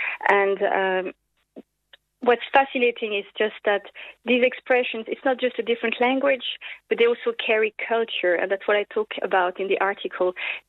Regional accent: France; now in Ireland; I'm originally from France

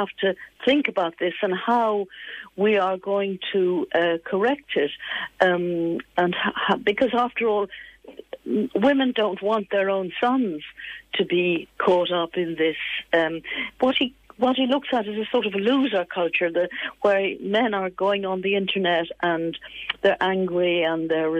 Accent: Ireland; when I was growing up in Ireland, back in the 1950s and 60s

